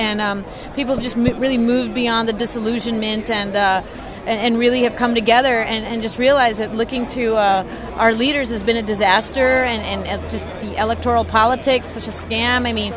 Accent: New York City, New York, United States; I'm a New Yorker and local filmmaker, organizer, writer

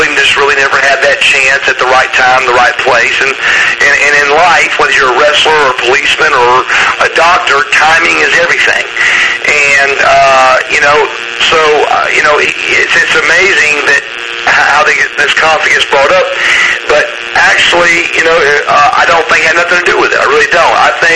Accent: Atlanta, Georgia, United States; they fired me in my hometown in Atlanta.

